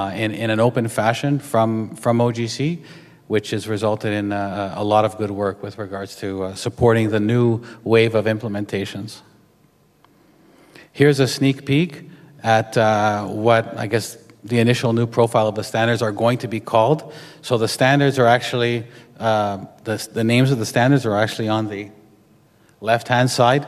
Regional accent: Canada; I'm from Canada, so I'm prone to saying province, but provenance.

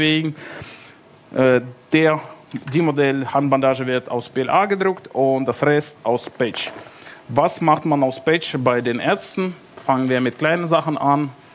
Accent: Frankfurt, Hesse, Germany; ich komme aus Frankfurt

